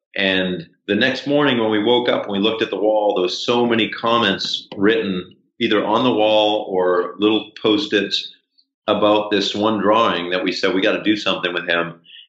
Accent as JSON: {"language": "English", "town": "Boston", "region": "Massachusetts", "country": "United States", "said": "We're from Boston and still live in the city of Boston."}